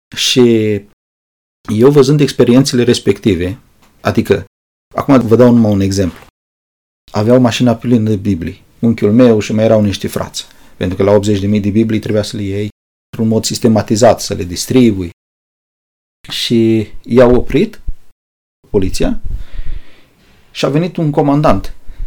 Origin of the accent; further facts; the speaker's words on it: Adjud, Vrancea County, Romania; born there; m-am născut în Adjud, județul Vrancea, și faptul că m-am născut într-o familie de oameni credincioși